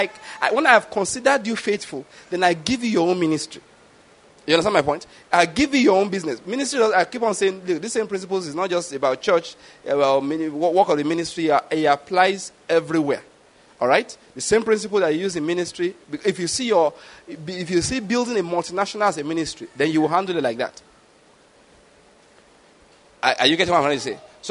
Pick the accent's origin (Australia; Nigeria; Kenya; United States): Nigeria; At least as a Nigerian, you have to wake up in the morning.